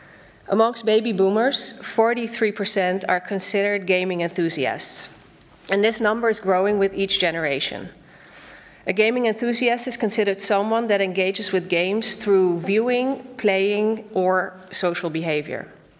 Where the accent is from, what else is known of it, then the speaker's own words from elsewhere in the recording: Netherlands; now in Berlin, Germany; I am from the Netherlands, living in Berlin.